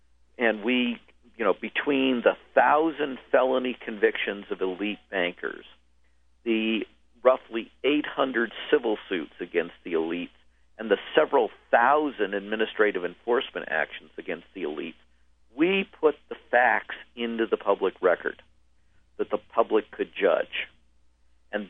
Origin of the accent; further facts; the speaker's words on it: Detroit, Michigan, United States; born there; I will mention that I was born in Detroit